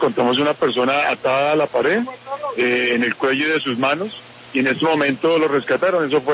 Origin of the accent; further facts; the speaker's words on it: Colombia; como colombiano